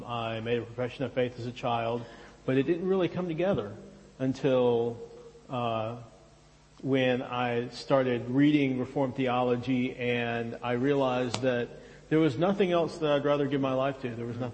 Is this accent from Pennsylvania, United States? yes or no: no; Birmingham, Alabama, United States; born there; now in Jackson, United States; I was born in Birmingham, Alabama. I live in Jackson, Mississippi right now.